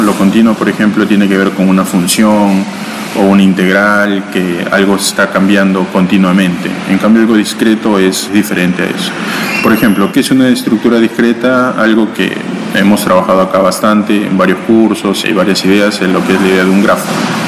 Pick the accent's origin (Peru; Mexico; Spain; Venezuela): Peru; moved away as an adult; now in Russia; yo estaba a cargo en Perú del entrenamiento y de las Olimpiadas en mi país